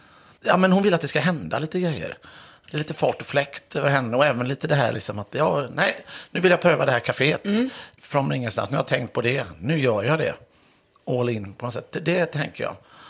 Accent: Mölndal, Västra Götaland County, Sweden; Född i Mölndal, Bifrost först och sen flyttade vi till Baltorp.

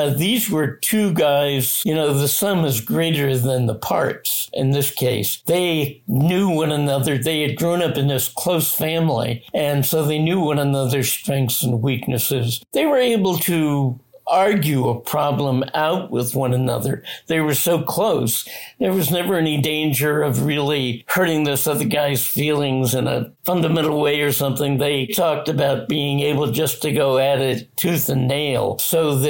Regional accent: Dayton, Ohio, United States; Dayton, I'm from Dayton. It's not a very windy place.

